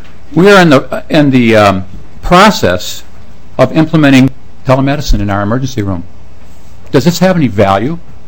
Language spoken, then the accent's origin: English; Ely, Minnesota, United States; I'm from Ely, and for the past 15 years, I've served as administrator at the Ely Hospital.